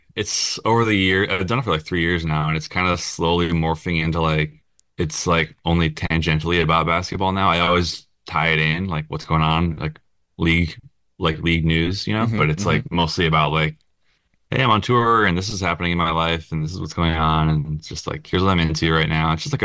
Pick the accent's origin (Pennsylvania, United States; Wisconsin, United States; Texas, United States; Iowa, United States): Wisconsin, United States; You know, I grew up in Wisconsin, but my dad, my mom, my parents met in Minneapolis.